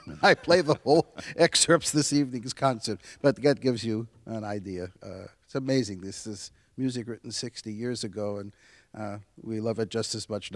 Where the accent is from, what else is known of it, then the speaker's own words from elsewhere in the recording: Chicago, Illinois, United States; accent: Chicago; Yes, with my Chicago accent.